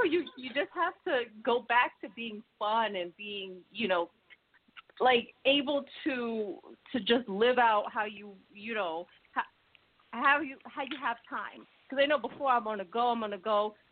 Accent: New York, United States; especially being in New York and being a New Yorker, you're on the go constantly.

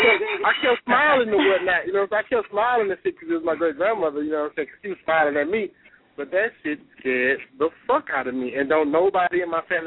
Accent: Texas, United States; I mean, I grew up in Fifth Ward, man, so it's been a million of them, man.

